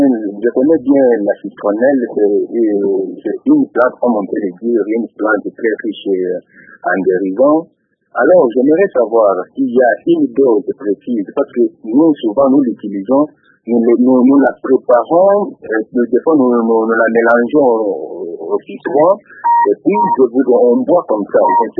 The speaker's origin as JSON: {"language": "French", "country": "DR Congo", "first_language": "Tshiluba", "second_language": "French", "said": "Je les connais dans ma langue maternelle, Tiluba."}